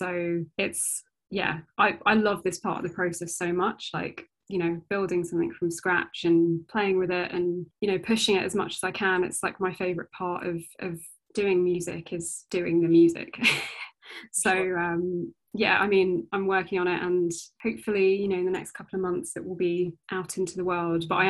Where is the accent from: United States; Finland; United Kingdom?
United Kingdom; So I'm fully Indian. That's kind of my heritage. But I was born and brought up here in the UK. And my parents kind of came here in the 70s.